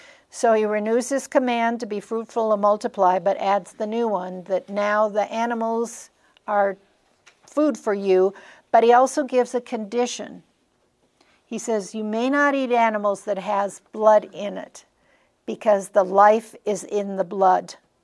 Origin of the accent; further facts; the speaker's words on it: Minnesota, United States; Now, I grew up in Minnesota, and we spend a lot of our holidays in South Dakota on the farms